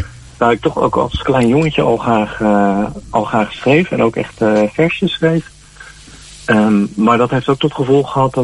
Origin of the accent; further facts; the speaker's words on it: Roelofarendsveen, South Holland, Netherlands; born or raised there; also born or lived in Leiden